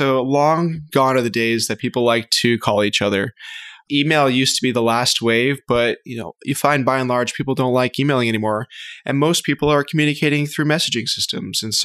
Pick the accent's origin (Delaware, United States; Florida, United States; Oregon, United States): Florida, United States; So I grew up in South Florida and went to the University of Florida for school as well.